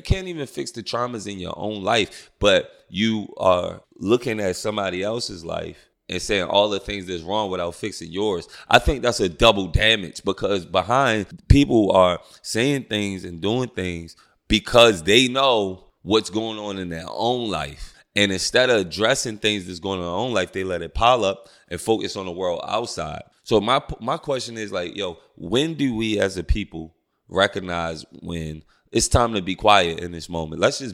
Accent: Baltimore, Maryland, United States; I'm from Baltimore City. And in Baltimore City, you go through so much trauma that automatically makes you defensive in other places

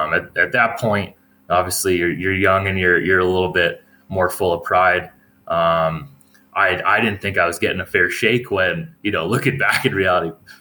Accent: Colorado Springs, Colorado, United States; I growing up in Colorado Springs here, I basically was playing hockey or fishing.

